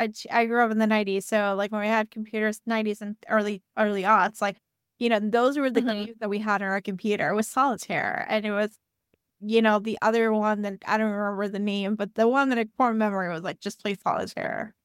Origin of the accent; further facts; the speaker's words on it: Puerto Rico; I'm from Puerto Rico, so we had a couple of hurricanes where we'd have power.